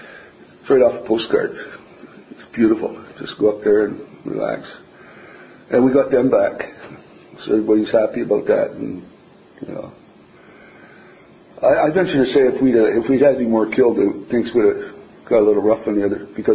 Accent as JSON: {"language": "English", "town": "Winnipeg", "region": "Manitoba", "country": "Canada", "tie": "born there", "said": "I was born in Winnipeg."}